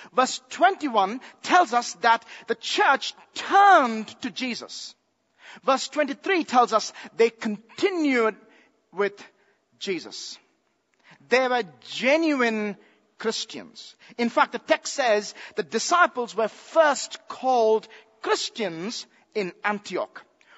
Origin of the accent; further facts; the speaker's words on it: India; I've heard this 1,000 times growing up in India.